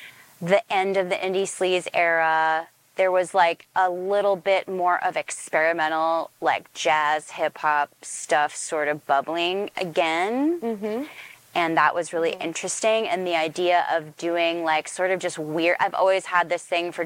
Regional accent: Austin, Texas, United States; I think there was also like a little bit of like a poppy indie vibe from growing up in Austin.

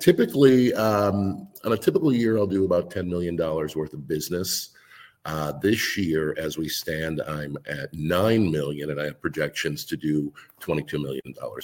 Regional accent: Wisconsin, United States; So 65% of our top drunkest cities in the entire country are from my home state.

